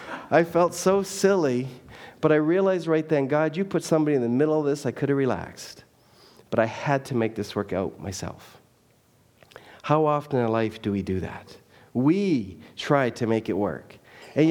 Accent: Canada; he walks up to me and says, where are you from? I said, well, I'm from Canada.

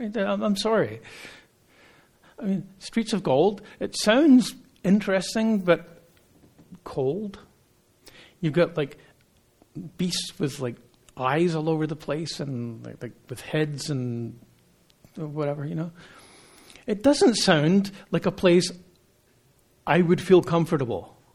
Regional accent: Burlington, Ontario, Canada; You know, I'm from Burlington. Apparently there's some famous people from Burlington.

